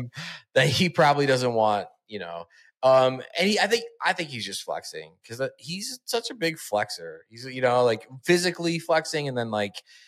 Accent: Toledo, Ohio, United States; I grew up in Toledo, Ohio, so our county fair is real bad.

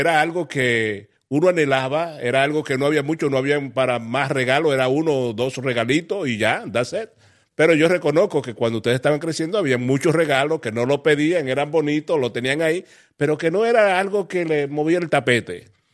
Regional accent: Dominican Republic; En mi país, República Dominicana, tu país también, no se celebra tanto cuando yo estaba creciendo

